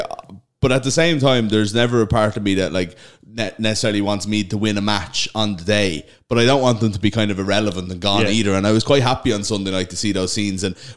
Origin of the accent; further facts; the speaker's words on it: Dublin, Leinster, Ireland; there's obviously I'm born and raised in Dublin, having never really been a Dublin fan.